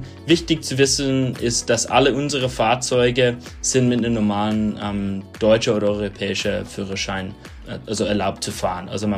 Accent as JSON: {"language": "German", "region": "Minnesota", "country": "United States", "second_language": "German", "said": "Ich komme aus Minnesota, wenn ihr Akzent hört. Also das ist fast Kanada. genau. Ich bin mit Camping groß geworden."}